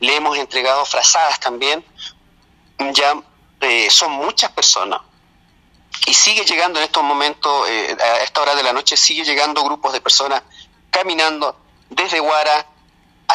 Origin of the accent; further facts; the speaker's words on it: Chile; yo como chileno y como aymara que soy